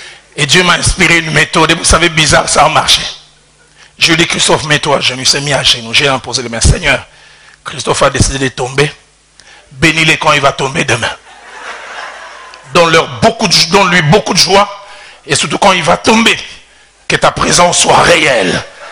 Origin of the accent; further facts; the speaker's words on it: Kinshasa, DR Congo; C'est pour ça que je dis, moi, je viens de Kinshasa.